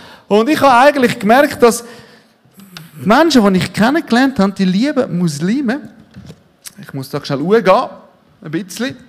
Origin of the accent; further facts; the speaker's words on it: Zurich, Switzerland; Ich bin im Zürich-Oberland aufgewachsen.